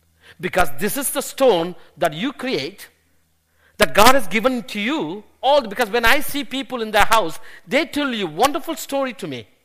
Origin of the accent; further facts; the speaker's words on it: India; when I was growing up in India. You know, I wasn't a rich family when I was a young boy.